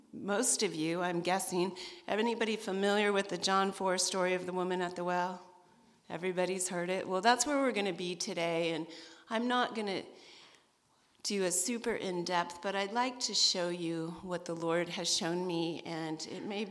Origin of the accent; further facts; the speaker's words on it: California, United States; moved away as an adult; now in Bangor, United States; I'm from California, and I was called here about 10 years ago to, by God, because nobody moves from California to Maine unless it's God's idea